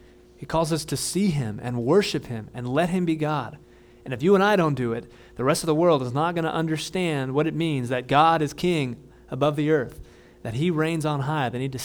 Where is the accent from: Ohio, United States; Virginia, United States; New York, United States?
Ohio, United States; Parma; There's a little farm down on Stearns Row that my mom used to take me to growing up in Parma over there.